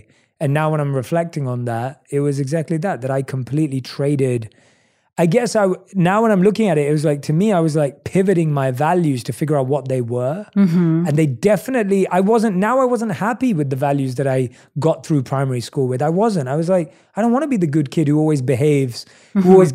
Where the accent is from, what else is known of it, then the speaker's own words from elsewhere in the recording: London, United Kingdom; accent: British, New York, LA mix; now in United States; I was born and raised in London. So, and obviously I've lived in the States for the last 6 years. So I have somewhat of a British, New York, LA like mix of whatever my accent sounds like now.